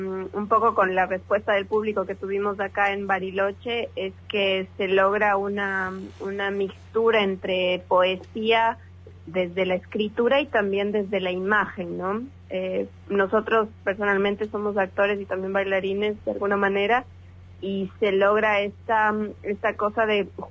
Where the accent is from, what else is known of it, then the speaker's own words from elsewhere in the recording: Ecuador; soy de Ecuador.